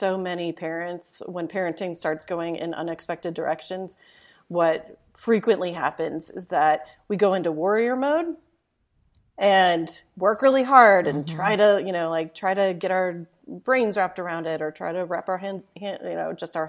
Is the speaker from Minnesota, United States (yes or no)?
no; Wisconsin, United States; And so I grew up in Wisconsin. And that kind of feeds into my Midwestern sort of plow through things